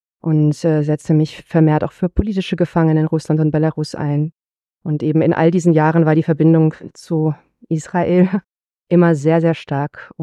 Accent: Germany; in meinem Land, wo ich aufgewachsen bin, also in Deutschland, wo ich geboren und aufgewachsen bin

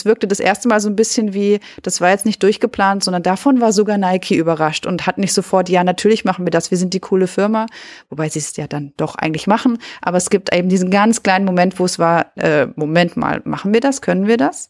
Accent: South Germany, Germany; Doch, das kenne ich. Ich komme ja aus dem Süden. Das Geschmäckle, das kenne ich.

